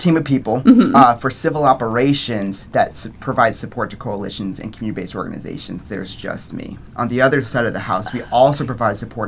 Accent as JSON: {"language": "English", "town": "Fairbanks", "region": "Alaska", "country": "United States", "tie": "born or raised there", "also_born_or_lived": "Mat-Su", "lives_now": "Eagle River, United States", "said": "I'm an Alaskan. I grew up in Fairbanks. I lived in the Mat-Su, and now I'm in Eagle River."}